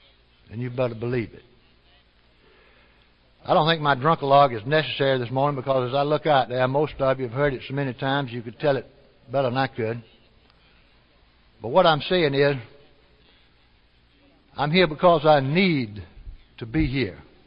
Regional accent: Georgia, United States; One I had learned as a small boy in the Methodist Sunday school in my hometown in America, Georgia.

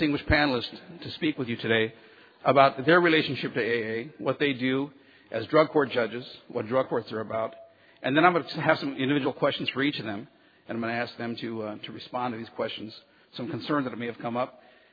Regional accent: Santa Maria, California, United States; while calling a DUI calendar in my hometown of Santa Maria, California

